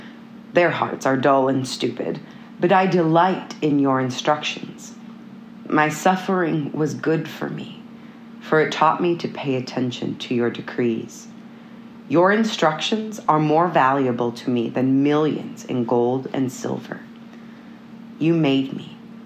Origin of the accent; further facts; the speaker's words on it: Alexandria, Minnesota, United States; I am from Alexandria, Minnesota.